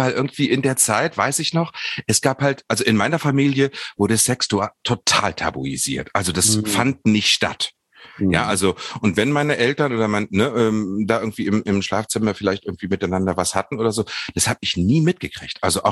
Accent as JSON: {"language": "German", "region": "Harz", "country": "Germany", "tie": "born or raised there", "said": "Guck mal, ich bin am Harzrand aufgewachsen, auf dem Land."}